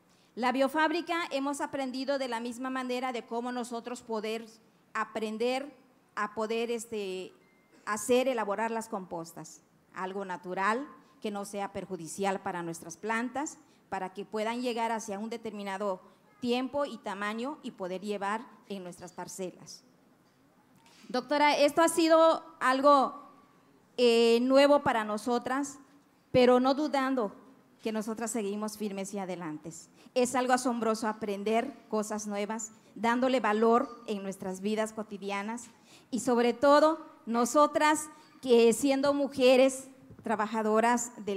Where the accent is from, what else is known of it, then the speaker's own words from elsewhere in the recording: Calkiní, Campeche, Mexico; en representación de las mujeres maya. Soy de Santa Cruz, ex Hacienda, Calquiní, Campeche.